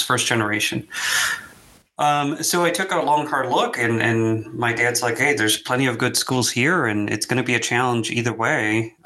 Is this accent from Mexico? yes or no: yes; Mexico; We come from Mexico, and that just was not normal.